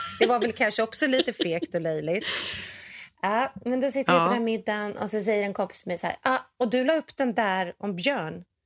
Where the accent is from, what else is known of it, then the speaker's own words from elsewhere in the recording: Sweden; now in United States; Nu menar jag inte vi som är USA, för jag är ju svensk. Och det vi har känt som bor utomlands är ju att varför ska inte vi få kritisera Sverige lite grann?